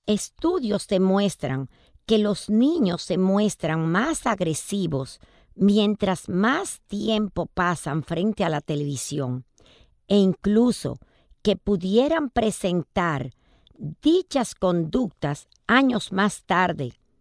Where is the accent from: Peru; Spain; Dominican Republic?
Dominican Republic; uno de nuestros deportes favoritos como dominicanos